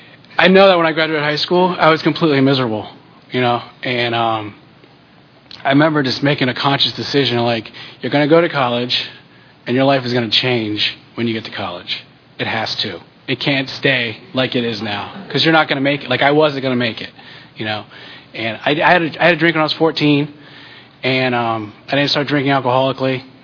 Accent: Virginia, United States; Well, I grew up in Northern Virginia, and I don't have any horror stories from my childhood.

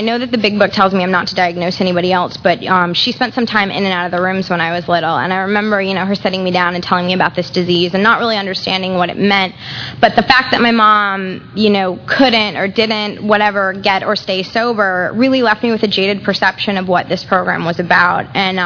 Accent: Fort Myers, Florida, United States; also born or lived in Albuquerque, United States; I was born in Albuquerque, New Mexico, to two, you know, really great people. They loved me as much as I think any two people could. They got divorced when I was three. My dad moved here. My mom moved to Fort Myers, and I went with her.

